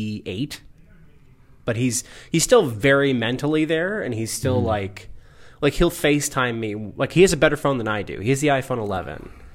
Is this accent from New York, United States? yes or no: yes; Merrifield, New York, United States; I am going to my hometown of Merrifield, New York.